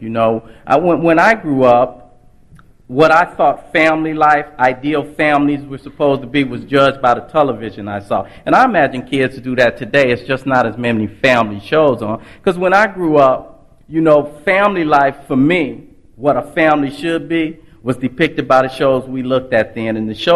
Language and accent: English; Los Angeles, California, United States; I come from South Central L.A. The time I grew up, we just called it Watts. You know, I come from a rather large family, you know, and we didn't have a lot. We stayed in a two-bedroom apartment, and I have five brothers.